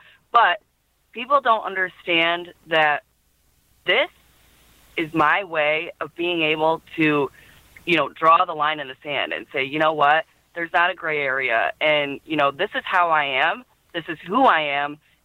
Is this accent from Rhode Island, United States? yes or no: no; Michigan, United States; Like I said, I'm from Michigan, and so Michigan State is on there.